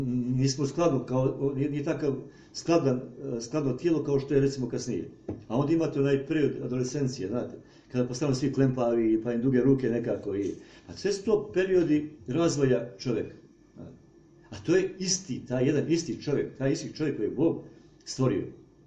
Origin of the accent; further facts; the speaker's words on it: Montenegro; kod nas u Crnoj Gori znate to, neko bude šta hoće, samo da bude muško, znate.